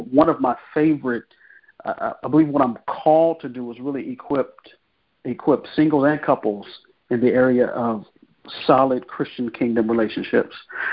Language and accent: English; Richmond, California, United States; also born or lived in San Diego / Texas; now in Long Beach, United States; I am from the Bay Area. So I'm from the San Francisco Bay Area. I'm from a small town called Richmond. Born and raised in Richmond.